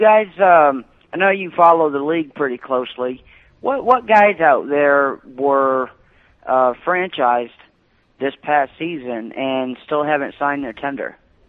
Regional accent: New England, United States; You know, I was born in New England and lived there, you know, through high school.

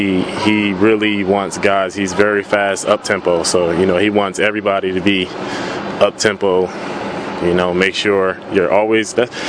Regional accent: Plainfield, New Jersey, United States; Where I grew up in Plainfield, New Jersey, you know, it's a beautiful city, but it has its rough parts, and yeah, I did grow up in a rough area.

